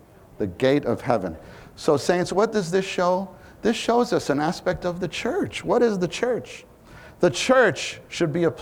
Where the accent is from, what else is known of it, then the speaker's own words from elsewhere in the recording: Brooklyn, New York, United States; also born or lived in Southern California; I was born and raised in Brooklyn. I was raised in this city. For all my years, my whole life has been here, except for a brief 2.5-year period where I was in Southern California.